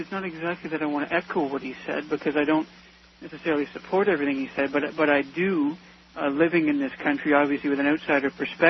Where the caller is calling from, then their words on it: Montreal, Quebec, Canada; Yes, hi, I'm calling from Montreal.